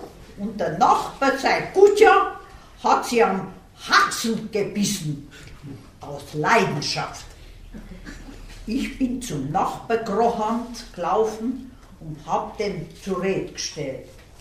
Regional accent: Deta, Timiș County, Romania; moved away as an adult; 33 Jahre bin ich fort von Detta, aber die schönsten 30 Jahre habe ich da erlebt.

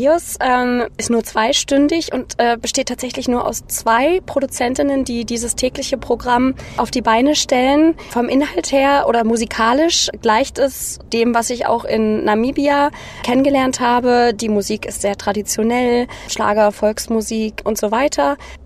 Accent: Hamburg, Germany; Ich bin 25, ich komme aus Hamburg und bin gerade auf Reisen in Rumänien

